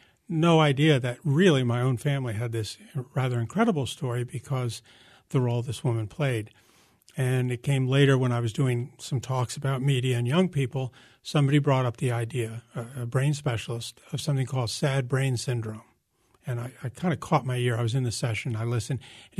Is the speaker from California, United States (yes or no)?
no; Pittsburgh, Pennsylvania, United States; born there; Well, I was born in Pittsburgh.